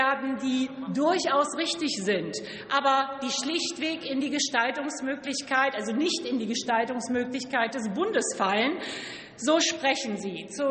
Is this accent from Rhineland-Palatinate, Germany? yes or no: no; Lower Saxony, Germany; in meiner Heimat, im Landkreis Oldenburg